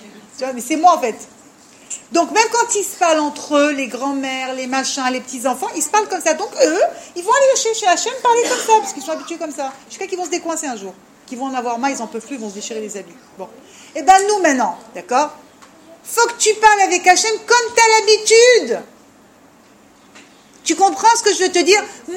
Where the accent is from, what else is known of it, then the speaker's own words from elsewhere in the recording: France; Hana, nous sommes d'abord des Français